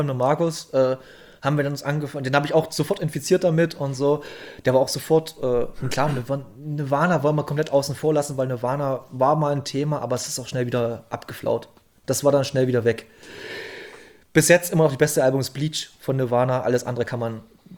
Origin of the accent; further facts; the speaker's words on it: eastern Germany, Germany; Nee, weil ich bin halt hier im Osten groß geworden